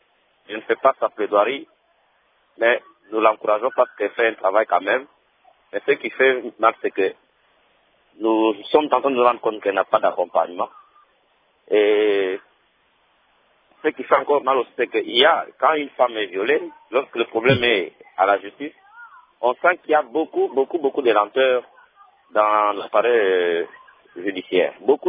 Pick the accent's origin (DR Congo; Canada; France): DR Congo; Kasaï-Central; même chez nous au Kassai Central